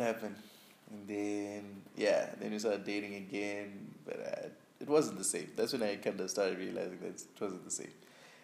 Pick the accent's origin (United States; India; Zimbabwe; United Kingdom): Zimbabwe; moved away; also born or lived in Malaysia; I was like, I'm from Zimbabwe. She's like, oh, okay. So, which part of Nigeria is Zimbabwe?